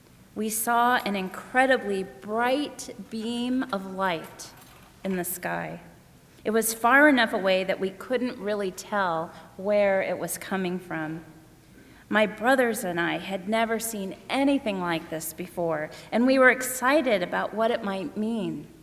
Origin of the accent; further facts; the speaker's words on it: Cincinnati, Ohio, United States; I grew up in Cincinnati with my two younger brothers, Tom and Tim, and my mom and dad.